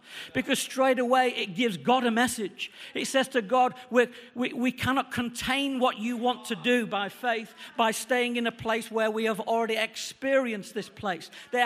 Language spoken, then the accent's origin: English; England, United Kingdom; and I'm an Englishman saying these words